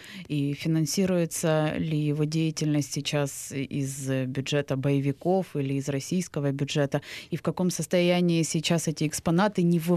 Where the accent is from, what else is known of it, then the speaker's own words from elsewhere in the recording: Crimea, Ukraine; я крымчанка